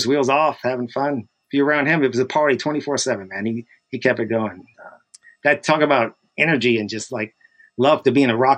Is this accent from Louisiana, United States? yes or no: yes; New Orleans, Louisiana, United States; moved away; also born or lived in Dallas; growing up in New Orleans and a new Phil sang in other bands and rehearsed across the hall from us.